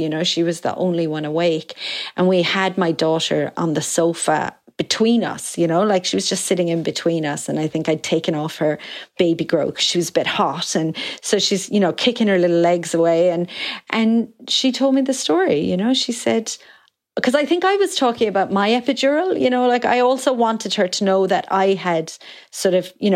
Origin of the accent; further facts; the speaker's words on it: Ireland; I grew up in the Ireland of the 90s.